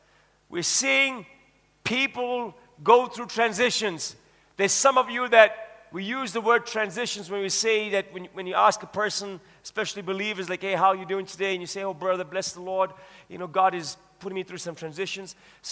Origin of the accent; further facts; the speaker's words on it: South Africa; being a South African citizen growing up in this nation, that I'm a proud person to have been born and raised in this nation